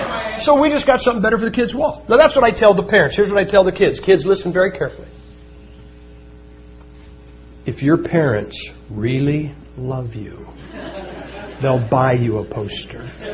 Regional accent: Massillon, Ohio, United States; I'm from Massillon, Ohio. Massillon, Ohio is where football got its start.

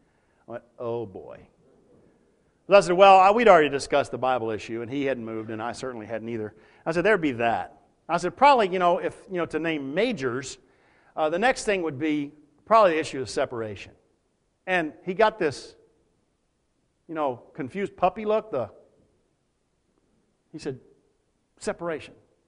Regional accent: Texas, United States; I was talking to the church that I grew up in back in Texas a few years back.

